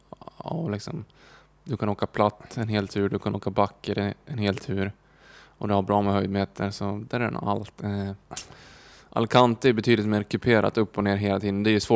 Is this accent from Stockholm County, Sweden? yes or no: no; Östersund, Jämtland County, Sweden; så är det inte många som stakar om hemma i Östersund